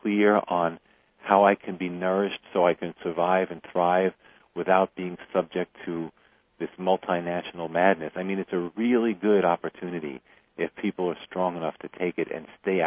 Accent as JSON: {"language": "English", "region": "New York", "country": "United States", "said": "When, you know, I'm a New Yorker, you know, when 9/11 happened"}